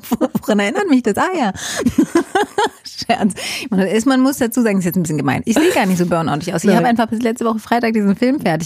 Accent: Berlin, Germany; Ich bin ja aus dem Osten und da gab es die Markthalle am Alexanderplatz.

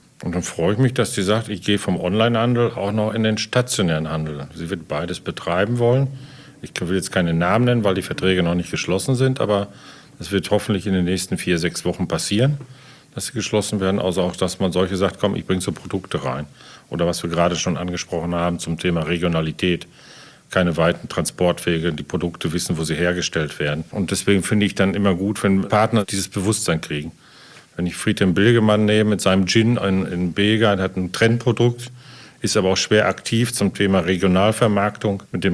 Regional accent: Dortmund, North Rhine-Westphalia, Germany; now in Lemgo, Germany; Also ich bin ja auch ein eingekaufter Lipper oder Lemgoer. Ich bin ja eigentlich Dortmunder

